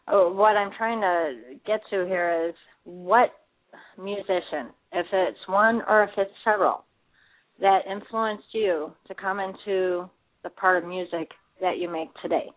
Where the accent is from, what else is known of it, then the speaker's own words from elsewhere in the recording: Chicago, Illinois, United States; I'm from Chicago.